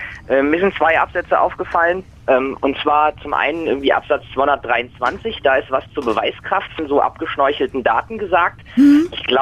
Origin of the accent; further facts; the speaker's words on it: North Rhine-Westphalia, Germany; Genau, ich komme aus NRW